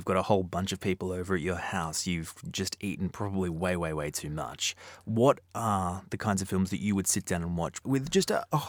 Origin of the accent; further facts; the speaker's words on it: Australia; accent: Australian; as my voice will hint at, I'm Australian myself